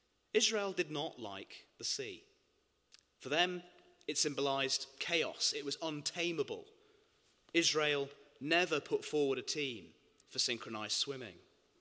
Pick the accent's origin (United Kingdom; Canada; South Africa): United Kingdom; But then at the end of the day, we're British.